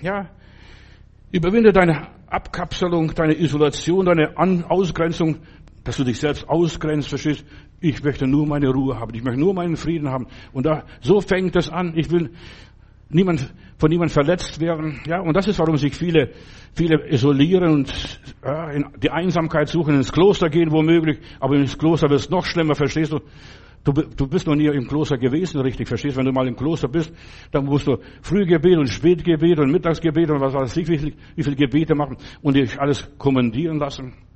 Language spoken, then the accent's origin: German; Russia; now in Germany; Bei uns in Russland war 1 die schlechteste Note und 5 war die beste Note.